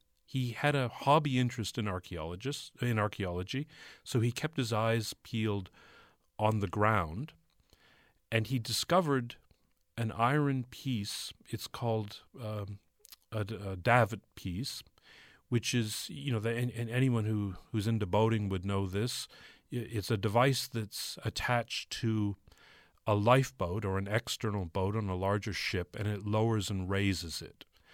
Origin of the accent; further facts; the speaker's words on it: Canada; as a Canadian, you know, we're taught in school about Sir John Franklin and his expedition.